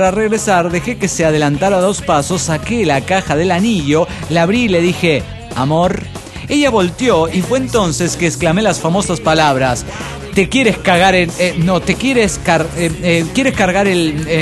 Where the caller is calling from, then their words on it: Caracas, Capital District, Venezuela; de Caracas, Venezuela.